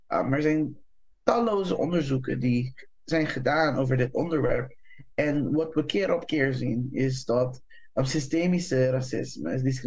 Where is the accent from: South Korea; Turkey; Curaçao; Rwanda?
Curaçao; Ik kom zelf uit Curaçao